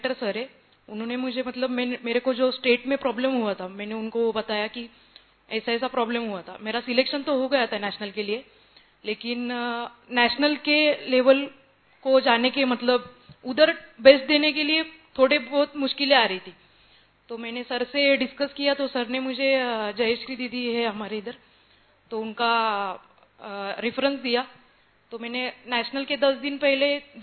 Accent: Mumbai, Maharashtra, India; मैं मुंबई से हूँ

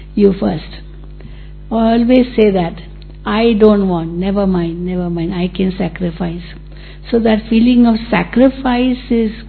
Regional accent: Mumbai, Maharashtra, India; You know, I'm from Mumbai.

